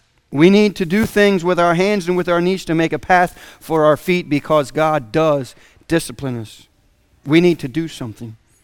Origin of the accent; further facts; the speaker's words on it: Florida, United States; Now, I grew up in Florida, And in Florida, it is very lush, and there is palmettos and potato vines and big spiders